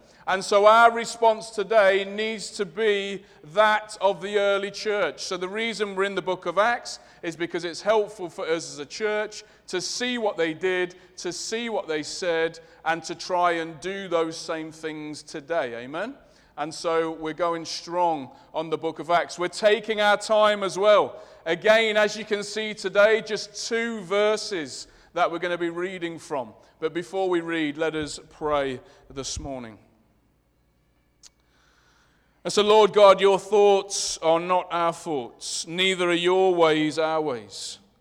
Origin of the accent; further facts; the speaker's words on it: Leicester, East Midlands, United Kingdom; accent: Leicester; I'm aware of my Leicester accent. It might be confusing.